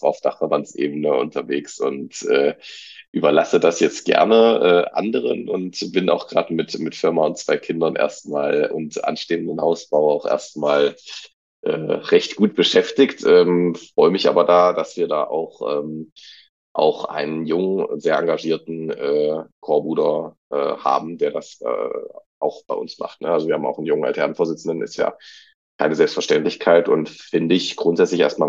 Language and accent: German; Sangerhausen, Saxony-Anhalt, Germany; aus Sangerhausen in Sachsen-Anhalt.